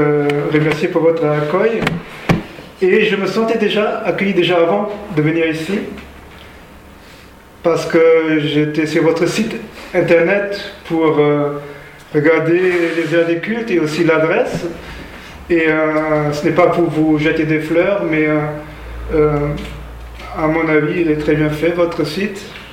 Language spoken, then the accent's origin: French; Saarbrücken, Saarland, Germany; suis issu d'une famille non chrétienne et je me suis converti en 1986 à l'âge de 19 ans dans ma ville natale à Saarbrücken en Allemagne, donc ville frontalière avec la France.